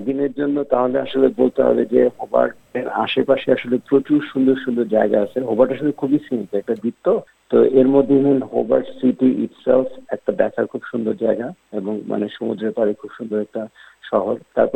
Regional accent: Bangladesh; তো ঈদ মেলাতে আর কি আমরা বাংলাদেশি বিভিন্ন ফ্যামিলি ওখানে আসবে

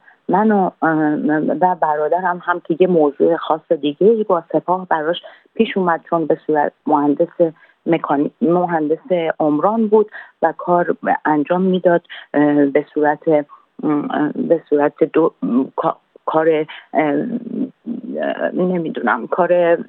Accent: Iran; moved away; من کشورم رو خیلی دوست دارم ولی چرا همه باید بزنن تو سر ما، و من از ایران اومدم بیرون

